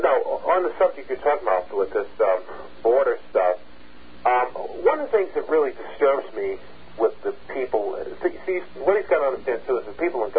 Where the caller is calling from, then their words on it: New York, United States; I'm calling from New York.